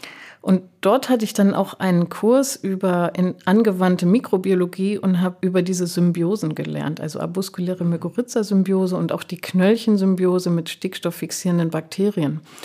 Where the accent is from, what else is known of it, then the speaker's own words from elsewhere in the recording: Munich, Bavaria, Germany; ich bin als kleines Kind in München aufgewachsen.